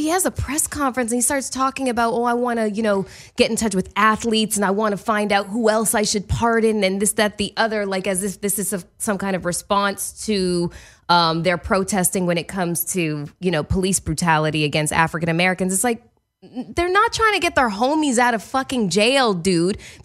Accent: Canada; I'm Canadian.

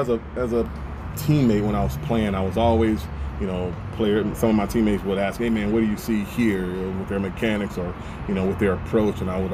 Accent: Mississippi, United States; I'm from Mississippi, a country boy.

